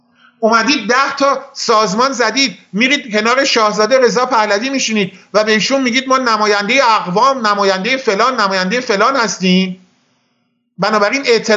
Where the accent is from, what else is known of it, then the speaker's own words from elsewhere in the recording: Iran; منی که جد آبادم آذری بوده، طبق تعریف شما آذری نیستم، چون من اول ایرانی هستم.